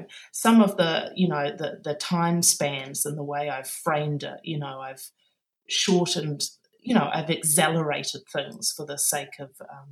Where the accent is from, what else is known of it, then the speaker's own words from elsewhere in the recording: New Zealand; also born or lived in United Kingdom; I am a Kiwi. I'm a little bit more gauche, I think. I did used to come up against that a little bit when I lived in Britain.